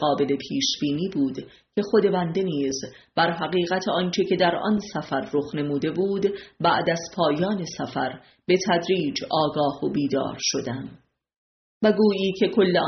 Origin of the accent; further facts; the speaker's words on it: Sangsar, Semnan, Iran; born there; این مکاشفه از دوران کودکی در کوههای دازگاره و بلکه قبل از آن از کوه الله صفه در مقابل خانه زادگاهم در سنگ سر آغاز شده بود